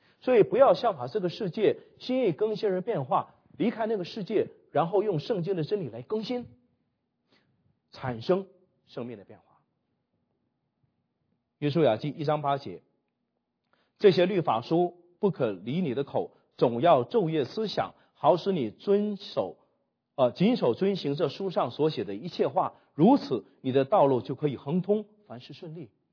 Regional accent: Jiamusi, Heilongjiang, China; also born or lived in Xiamen; 那个妻子呢是我老家的佳木斯的，这是在加拿大碰到第四个佳木斯的，然后她的老公呢是厦门的，我从厦门来

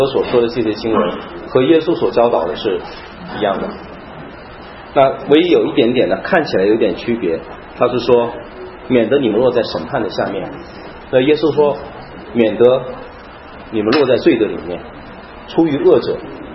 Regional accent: China; 我们中国人叫做诅咒发誓。

